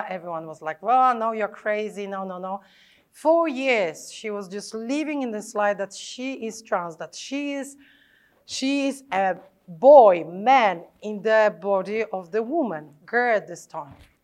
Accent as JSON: {"language": "English", "country": "Poland", "said": "because I'm from Poland and you were just like, clever."}